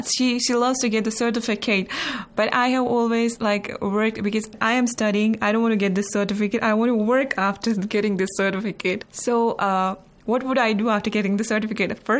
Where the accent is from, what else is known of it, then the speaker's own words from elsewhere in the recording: Jammu and Kashmir, India; I am from Kashmir, the Indian administrated Kashmir